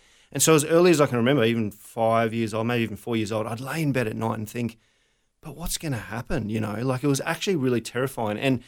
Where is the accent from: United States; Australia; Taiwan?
Australia; Brisbane, Queensland; So born and raised in Brizzy. Always been here, love mm-hmm. Brizzy.